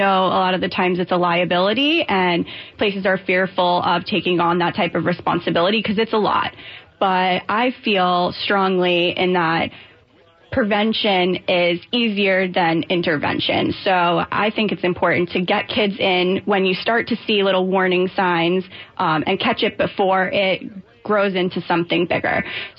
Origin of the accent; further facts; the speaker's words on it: Boca Raton, Florida, United States; So I'm 27 years old, and I grew up in Boca Raton, Florida.